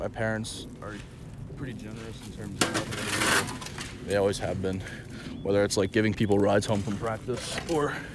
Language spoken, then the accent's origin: English; Metuchen, New Jersey, United States; born there; I was born in Metuchen, New Jersey on August 9th, 1997.